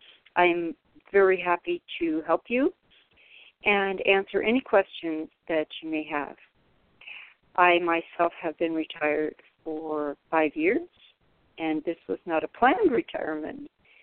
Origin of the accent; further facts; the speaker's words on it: California, United States; I myself live in a retirement community in Florida. I came here from California approximately 6 months ago